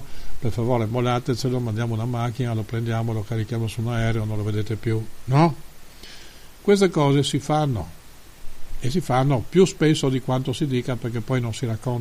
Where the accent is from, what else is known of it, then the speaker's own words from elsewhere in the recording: Trieste, Friuli-Venezia Giulia, Italy; Scusate se lo dico, ma da triestino ho tutto il diritto di dirlo